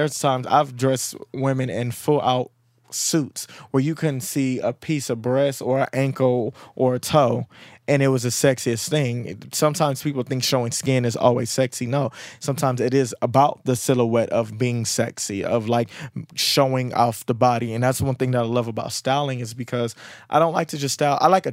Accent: Compton, California, United States; I'm from Compton, and we call them coochie cutters.

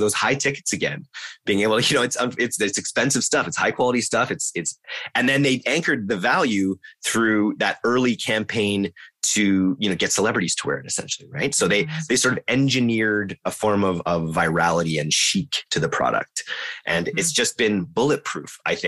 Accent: Canada; I didn't know about them as a Canadian.

